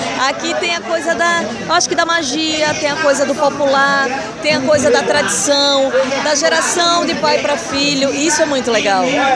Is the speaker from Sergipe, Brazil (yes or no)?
yes; Aracaju, Sergipe, Brazil; also born or lived in Recife; now in São Paulo, Brazil; Eu nasci em Recife, mas sempre vivi em Aracaju, Sergipe. E eu tô há 2 anos e meio em São Paulo, mas eu sou nordestina com muito orgulho. Eu visto a camisa mesmo. Eu tenho muito orgulho do meu sotaque, eu não tenho a mínima vergonha.